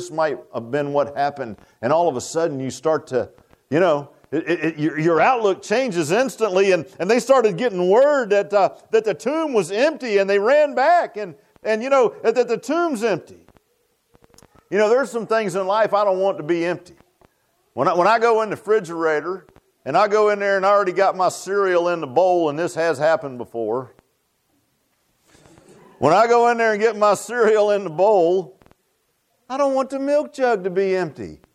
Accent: Virginia Beach, Virginia, United States; When I was a little boy one time, there was a neighborhood they built. I grew up in Virginia Beach.

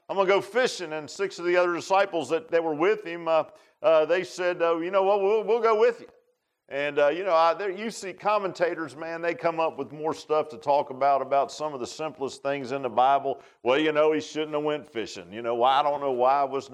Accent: Virginia Beach, Virginia, United States; I grew up in Virginia Beach, and lived near the bay, on the bay side of things, and not that far from the ocean side

